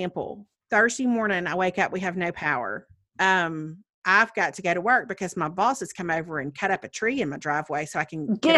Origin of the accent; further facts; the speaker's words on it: Mississippi, United States; He goes to the Mississippi Delta, which we had a little hint about that.